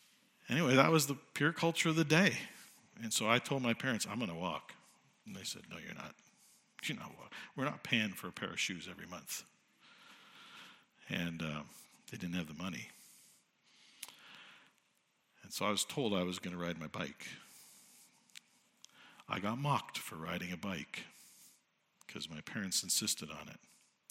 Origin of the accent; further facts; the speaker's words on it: Richmond, British Columbia, Canada; also born or lived in Edmonton, Canada / Cleveland, United States; We drove by our house that I grew up in, number 2 road in Richmond. I was born in Edmonton, and we moved to Cleveland, Ohio, because that's where my father was pastoring, and then back to Alberta, then back here to Richmond.